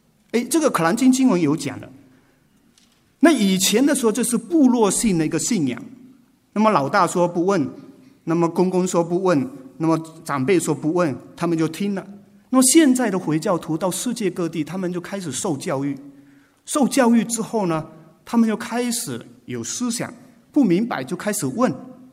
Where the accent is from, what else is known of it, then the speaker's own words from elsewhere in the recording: Malaysia; also born or lived in Africa; 我们是马来西亚长大，马来西亚很多回教徒，我们在非洲十几年时间都跟回教徒在一起